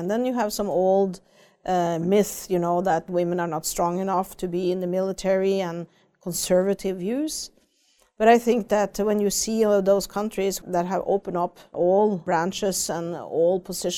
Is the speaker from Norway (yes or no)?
yes; Norway; I'm fortunate coming from Norway